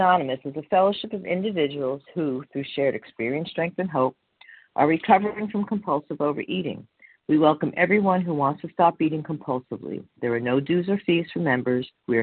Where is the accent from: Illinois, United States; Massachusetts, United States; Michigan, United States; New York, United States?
New York, United States; I am a recovered compulsive eater living in the steps one day at a time, and I'm from New York.